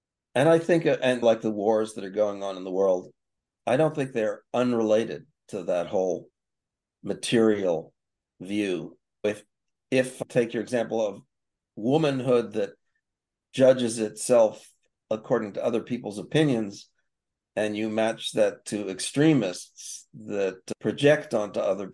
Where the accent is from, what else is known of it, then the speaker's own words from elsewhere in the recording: East Coast, United States; now in West Coast, United States; I'm on the West Coast now. It's interesting. I grew up on the East Coast